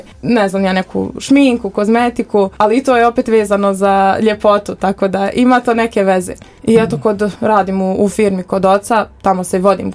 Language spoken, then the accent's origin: Serbian; Modriča, Republika Srpska, Bosnia & Herzegovina; now in Brčko, Bosnia & Herzegovina; dolazim iz Modriče, ali ja više pripadam ovom gradu svakako